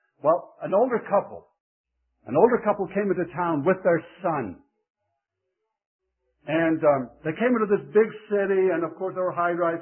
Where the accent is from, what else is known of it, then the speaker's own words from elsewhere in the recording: Faroe Islands; as I stood there on the pier in my hometown, after traveling all that way to the Faroe Islands, recognizing I was half hour late